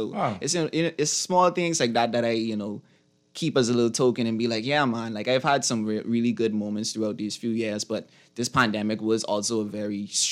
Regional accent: Abaco, Bahamas; born there; I'm from Abaco, by the way. Okay, all right. And I didn't live there. I was born in Abaco.

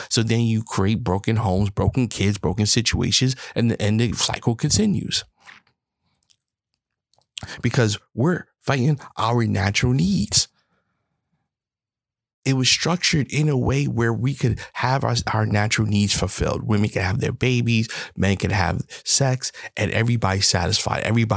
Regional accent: New York, United States; But see, isn't it part of growing up in New York?

